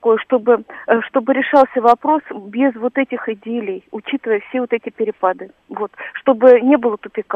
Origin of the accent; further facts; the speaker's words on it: Russia; born there; Родилась в России, нахожусь в таком месте.